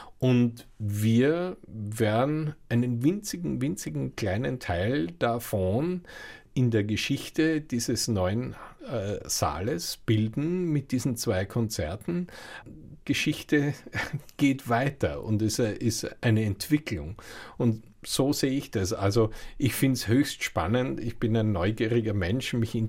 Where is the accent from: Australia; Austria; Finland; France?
Austria; Linz, Upper Austria; wie in meiner Heimatstadt 1977 Sacre aufgeführt wurde, da war ich drinnen im Brucknerhaus in Linz